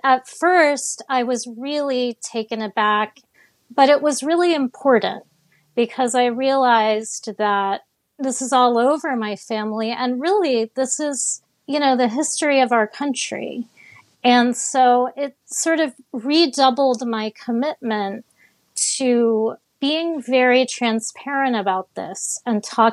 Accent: Miami, Florida, United States; and I grew up in Miami, so it wasn't an environment like the place where he grew up in the Mississippi Delta

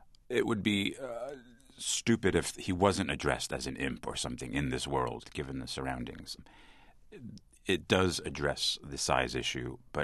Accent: New Jersey, United States; It was a revolving door policy at our house growing up in New Jersey, where piano lessons were given all day throughout the day

